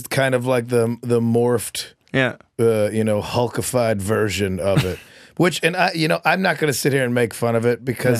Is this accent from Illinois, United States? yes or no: yes; Chicago, Illinois, United States; I'm from Chicago originally.